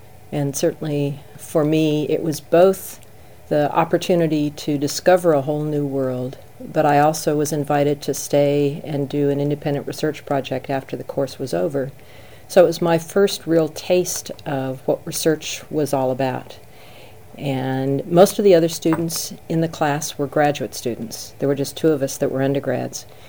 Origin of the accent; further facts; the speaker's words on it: Denver, Colorado, United States; Yes, I grew up in Denver. It was a great place to grow up.